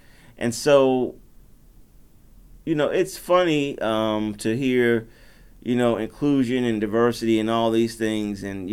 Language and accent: English; North Carolina, United States; You know, growing up in North Carolina, and I've moved around a ton, you know, up and down the East Coast and even some in the Gulf Coast.